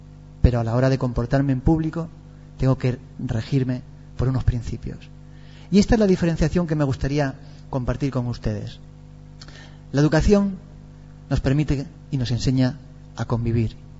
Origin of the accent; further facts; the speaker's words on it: Trujillo, Extremadura, Spain; Yo también soy de pueblo, de Trujillo, y pasa lo mismo. El pensamiento se achica en los pueblos.